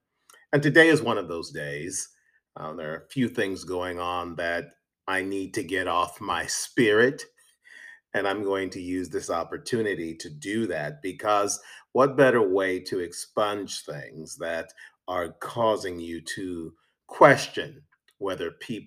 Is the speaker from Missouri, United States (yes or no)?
yes; St. Louis, Missouri, United States; I've been thinking today about my hometown of St. Louis, Missouri